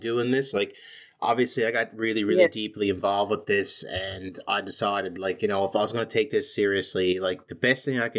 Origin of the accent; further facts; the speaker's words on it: Mount Pearl, Newfoundland and Labrador, Canada; Really, really nice place here in Mount Pearl, Newfoundland. My hometown, by the way.